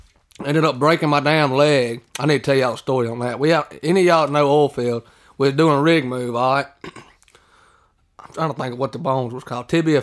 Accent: Mississippi, United States; Well, I'm from a lot of y'all know that I'm from Mississippi. All right. Nanawea. And I know y'all don't know what the hell that is or where it is. It's a little bitty town, about 200 people in it. But that's where I lived all my life.

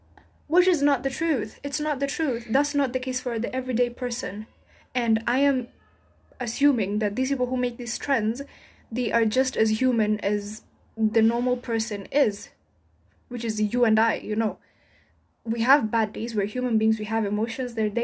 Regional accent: Kenya; And personally, as a Kenyan, a child of African parents, I don't have money.

